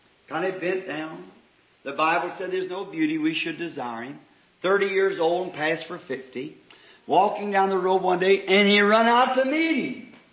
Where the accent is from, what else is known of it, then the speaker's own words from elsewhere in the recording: Kentucky, United States; call me a corncracker, because I was from Kentucky, you know.